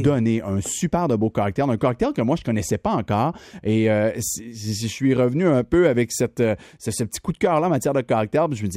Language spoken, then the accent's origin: French; Quebec, Canada; ces produits-là ne sont pas disponibles ici chez nous au Québec